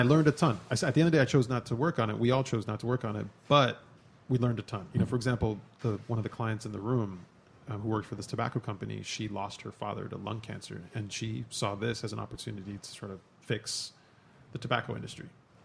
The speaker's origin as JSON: {"language": "English", "town": "Queens", "region": "New York", "country": "United States", "tie": "born or raised there", "said": "I grew up in Queens, New York. This little neighborhood called Belrose, New York, which is like far out east and close to Long Island, actually. And it was a really working class neighborhood."}